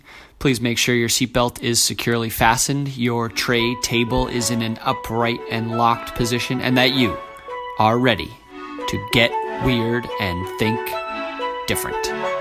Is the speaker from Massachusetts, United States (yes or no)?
yes; Boston, Massachusetts, United States; a bar in Phoenix looks drastically different than a bar in my hometown of Boston